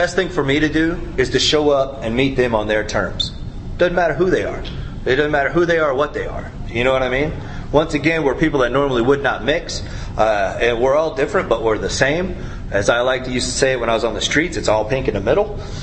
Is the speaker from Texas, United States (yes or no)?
no; Oklahoma, United States; And I came out here from Oklahoma, got sober in Oklahoma.